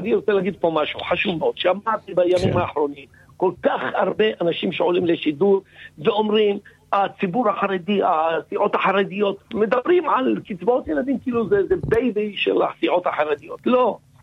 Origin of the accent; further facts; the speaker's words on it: Northern District, Israel; אני בא מהצפון הרחוק